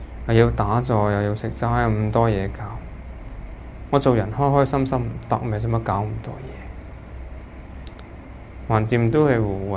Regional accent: Hong Kong; 各位朋友，我哋身為香港人

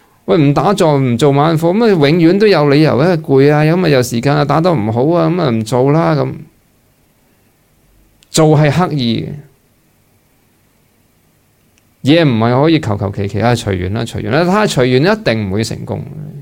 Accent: Hong Kong; 我相信我哋香港人

